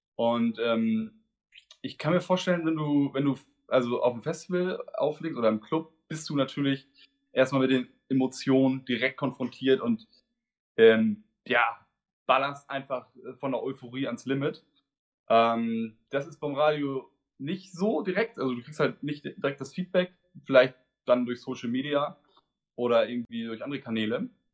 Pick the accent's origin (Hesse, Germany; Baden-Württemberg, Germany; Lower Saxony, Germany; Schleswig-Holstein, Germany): Schleswig-Holstein, Germany; Geesthacht; also born or lived in Hamburg; now in Berlin, Germany; Ich komme gebürtig aus Hamburg und bin im Randgebiet groß geworden, nordöstlich in Geesthacht. Und jetzt lebe ich seit 2015 in Berlin